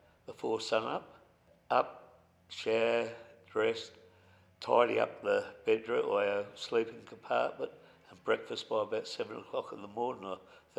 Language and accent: English; Port Pirie, South Australia, Australia; I was born in Port Pirie, lived here all my life, except for the 2 years I spent in the army